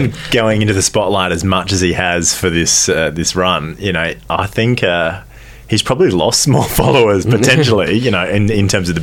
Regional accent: Australia; as an Australian

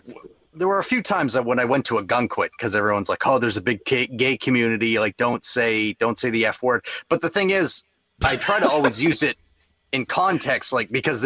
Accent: Corinna, Maine, United States; Well, I'm from Maine. I've lived in Maine my whole life. I grew up closer to like the Bangor area, like way up in the woods and on a dirt road

